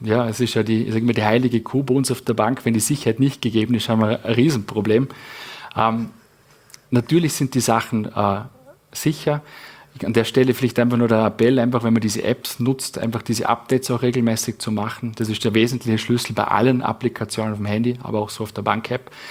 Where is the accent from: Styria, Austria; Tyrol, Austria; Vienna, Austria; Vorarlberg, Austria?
Vorarlberg, Austria; wo wir es als Vorarlberger einfach, ja, du fischst das Vierten